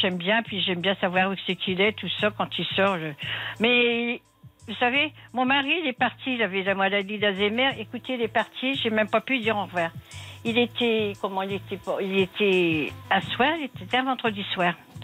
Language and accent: French; Beauvais, Hauts-de-France, France; a dit chimio à Paris. On est de Beauvais, forcément.